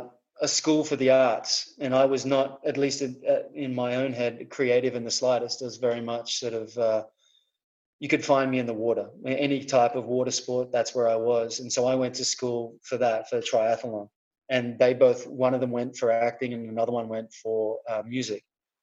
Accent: Australia; Kind of like a small little beach town, you know, a very insular type of place.

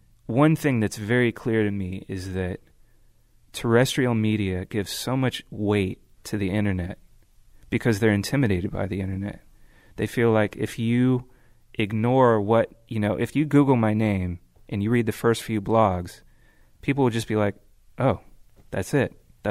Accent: California, United States; growing up in the Bay Area, driving around, everybody's really excited about the hyphy movement

